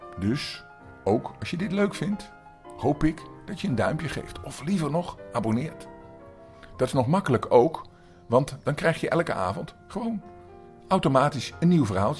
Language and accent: Dutch; Zeeland, Netherlands; Want ik kom uit Zeeland.